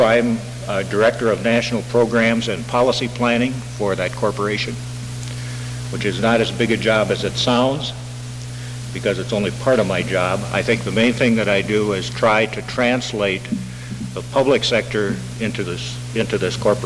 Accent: Minneapolis, Minnesota, United States; But I just want to tell you that I'm from Minneapolis, that I was once a professional English teacher and an amateur political activist.

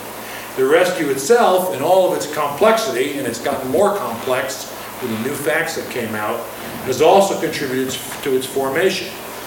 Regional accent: Olympia, Washington, United States; A recent speaker in my hometown of Olympia, Washington, talking about the possibilities of nonviolently resisting the nuclear weapons industry, also brought it up.

